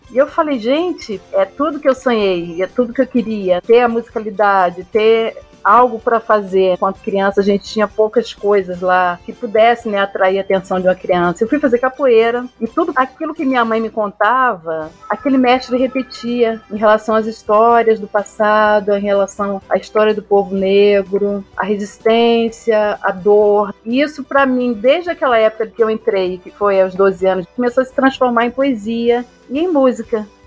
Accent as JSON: {"language": "Portuguese", "town": "Duque de Caxias", "region": "Rio de Janeiro", "country": "Brazil", "tie": "born there", "said": "Eu nasci em Duque de Caxias, uma cidade do Rio, da Baixada Fluminense, uma cidade que era muito pobre, a gente tinha poucos recursos"}